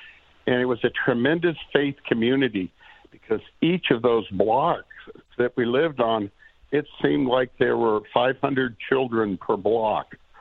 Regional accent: Kansas City, Missouri, United States; now in Overland Park, United States; I was born and raised in Midtown, Kansas City, Missouri.

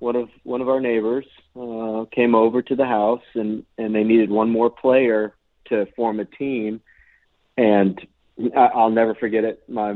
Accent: Sanford, Florida, United States; I was born and raised in Sanford, Florida, which is just north of Orlando.

